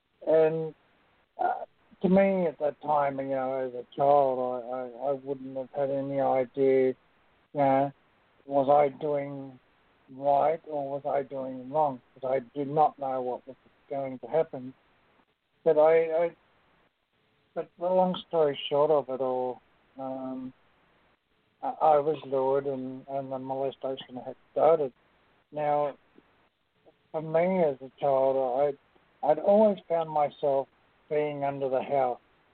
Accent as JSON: {"language": "English", "country": "Australia", "lives_now": "Ontario, Canada", "said": "I'm from Ontario, Canada, but I am an Australian."}